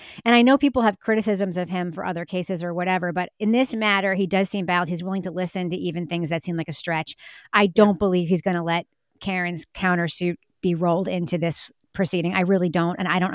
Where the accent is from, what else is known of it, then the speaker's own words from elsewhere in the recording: New York, United States; I'm from Long Island originally, but I know a lot about the pronunciation.